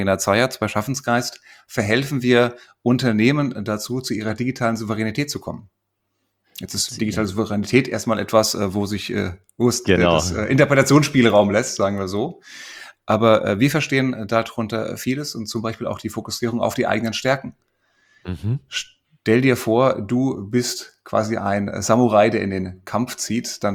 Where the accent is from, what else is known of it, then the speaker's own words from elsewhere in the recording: Frankfurt, Hesse, Germany; als Frankfurter Bub, Gude.